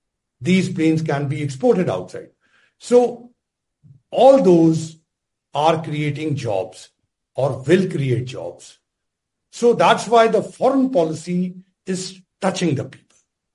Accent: Amritsar, Punjab, India; Amritsar is very much my hometown.

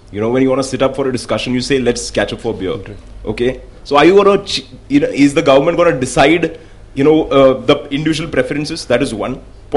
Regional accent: Kanyakumari, Tamil Nadu, India; I am from Kanyakumari, which borders Trivandrum.

